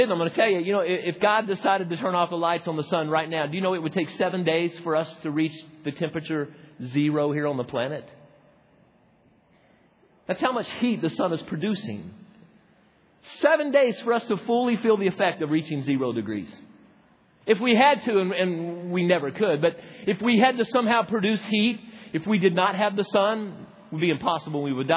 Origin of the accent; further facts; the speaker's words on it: Arkansas, United States; Some of you, I grew up in Arkansas.